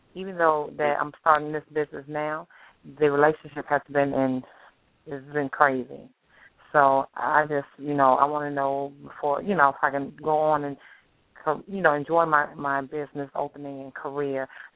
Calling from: Hampton, Virginia, United States; I'm calling from Virginia.

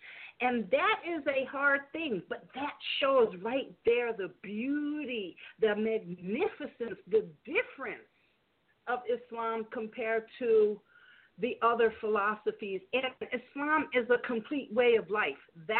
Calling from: California, United States; doctor of natural health sciences, and I'm calling, it's a 614 is Ohio, but I'm calling from California, sunny California.

